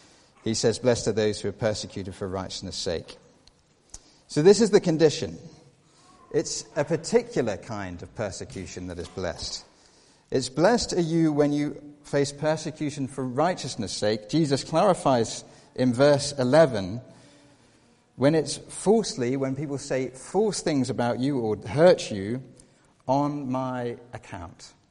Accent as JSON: {"language": "English", "country": "United Kingdom", "said": "And did you not know that I am British"}